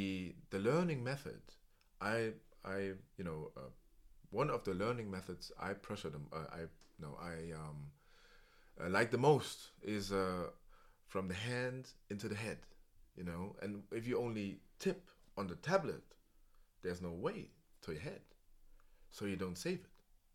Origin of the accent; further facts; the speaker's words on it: Spandau, Berlin, Germany; English is a second language; I was raised in Spandau, and it was like an elite school.